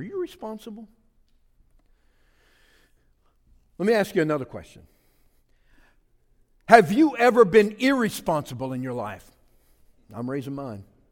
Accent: Louisiana, United States; I'm a Cajun boy from South Louisiana. I did not graduate from Bible college or seminary.

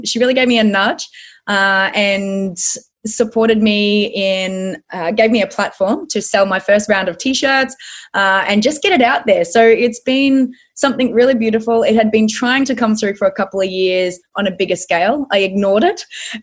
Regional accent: Australia; Well, I'm Australian, mate, through and through. So I live in sunny Queensland in Australia

